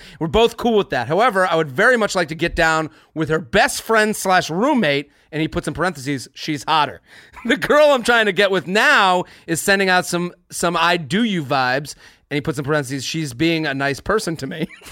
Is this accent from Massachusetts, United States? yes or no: yes; Boston, Massachusetts, United States; I went to Penn State and I'm from Boston.